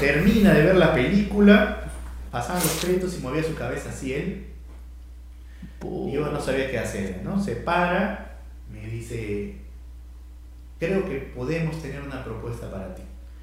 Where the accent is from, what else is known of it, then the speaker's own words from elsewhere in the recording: Peru; hola, soy de Perú